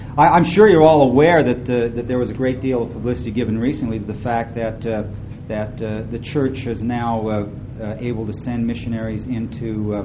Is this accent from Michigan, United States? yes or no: no; California, United States; But anyway, I'm from California.